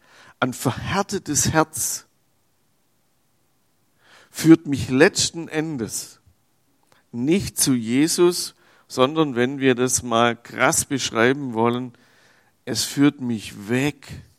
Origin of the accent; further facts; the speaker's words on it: Swabia, Germany; Ich als Schwabe würde sagen, oh, den kann man nur gebrauchen.